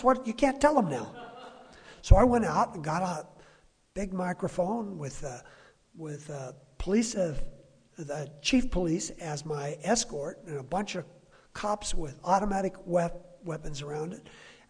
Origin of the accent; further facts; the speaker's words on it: California, United States; I'm from California. We're kind of slow. Just ask the people in Oregon.